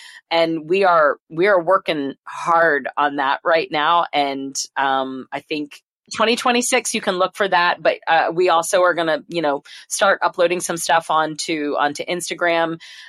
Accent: Gainesville, Florida, United States; targeted, again, my hometown, Gainesville, Florida, when I was 15 years old

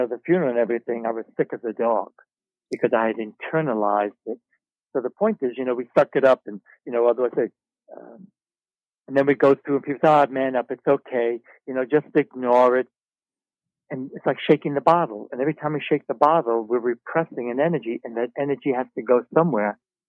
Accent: Brooklyn, New York, United States; So guys are taught, at least I was, I grew up in Brooklyn, New York.

